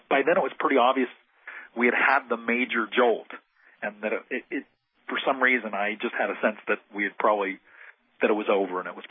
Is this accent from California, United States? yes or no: yes; California, United States; now in New York, United States; And what's interesting as a Californian is it felt completely different from the kind of quakes they have out in California.